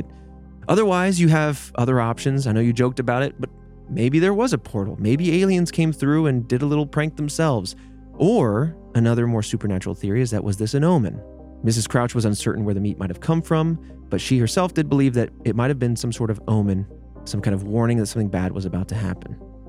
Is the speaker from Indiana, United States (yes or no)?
yes; Indiana, United States; I honestly never heard of this growing up in Indiana.